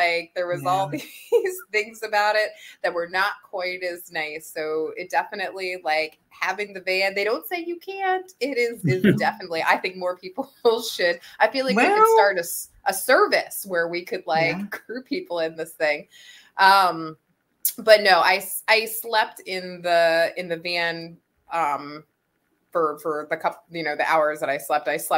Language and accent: English; Delaware, United States; funny enough, I grew up in Delaware and went to University of Delaware and knew about and had been to White Clay and stuff